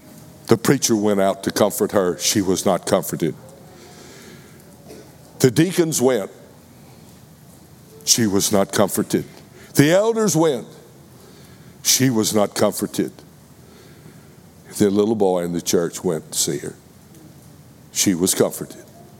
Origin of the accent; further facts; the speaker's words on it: Texas, United States; accent: Texas; Nabai, maybe it's my Texas accent.